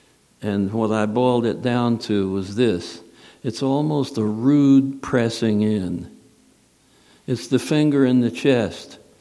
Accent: Southern United States, United States; Daddy. I'm from the South, Daddy.

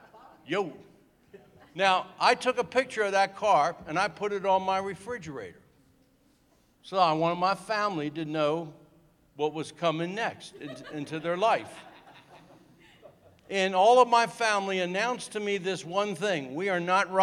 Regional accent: New Jersey, United States; now in Texas, United States; I'm from New Jersey. I live in Texas, but I'm from New Jersey. The trunk in that car is what we call in New Jersey a full four body trunk.

